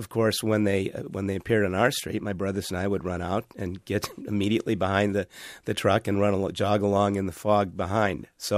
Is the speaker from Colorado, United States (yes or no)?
no; Florida, United States; I grew up in Florida in the late 1950s and early 1960s, and we had occasional outbreaks of encephalitis